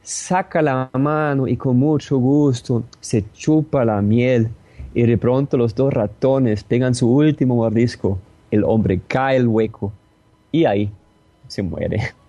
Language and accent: Spanish; Germany; Spanish is a second language; now in Medellín, Colombia; Soy originalmente de Alemania. Vivo acá en Colombia hace 11 años